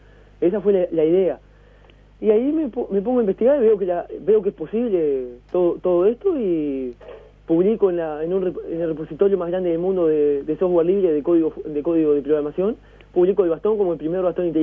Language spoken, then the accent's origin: Spanish; Paysandú, Uruguay; por una cuestión de que yo soy de Paysandú